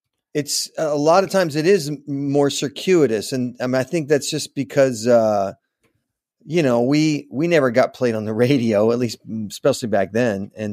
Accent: Manhattan Beach, California, United States; I was born in Los Angeles.

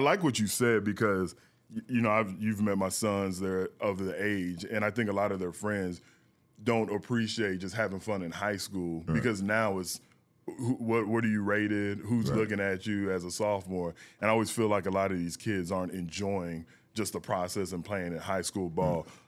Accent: Texas, United States; but growing up in Texas, I'm a little biased, but I will say this.

